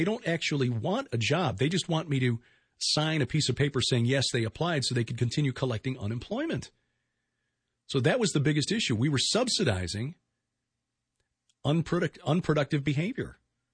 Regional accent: Chicago, Illinois, United States; But then I grew up in Chicago, and when you grow up in Chicago, you think nothing happens south of Interstate 80.

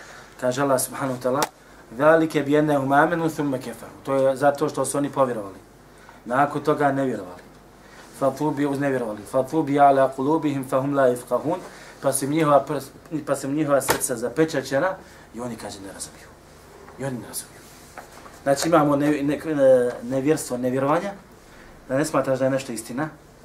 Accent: Bosnia & Herzegovina; I bojim se da je ovo stanje dosta naših bošnjaka, muslimana, kod nas u Bosni i Hercegovini.

